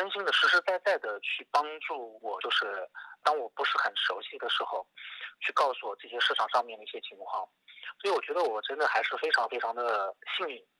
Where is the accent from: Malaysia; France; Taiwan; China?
China; Nanjing, Jiangsu; moved away as an adult; now in Melbourne, Australia; 我是来自中国南京，然后是一个很普通的投资移民，从中国来到了澳洲的墨尔本。